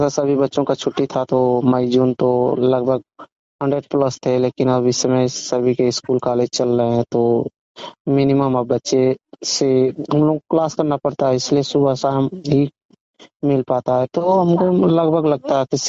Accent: Dullabhpur, Uttar Pradesh, India; मैं दुल्लभपुर गाजीपुर से हूँ।

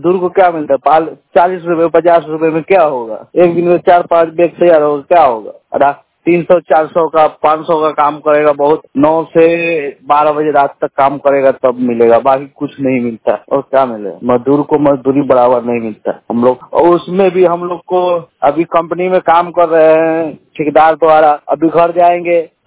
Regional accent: Muzaffarpur, Bihar, India; मैं बिहार का रहने वाला हूँ … मैं तो बिहार का रहने वाला हूँ, मुजफ्फरपुर बिहार, मेरा जिला मुजफ्फरपुर हुआ।

